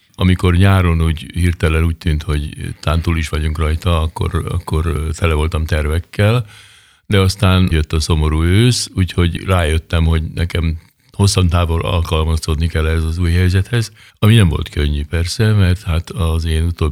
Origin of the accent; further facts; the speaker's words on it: Keszthely, Zala, Hungary; gyerekkoromban ott nőttem fel a vízparton, a szüleimnek 200 méterre a víztől volt a házuk, ahol én fölnőttem. Keszthelyen nagyon szép környezetben